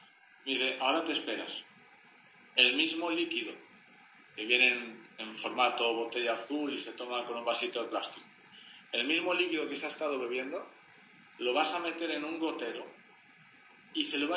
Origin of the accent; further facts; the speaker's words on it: Galicia, Spain; mi mente decía, más soy gallego, los gallegos tienen fama de ser desconfiados, ¿no?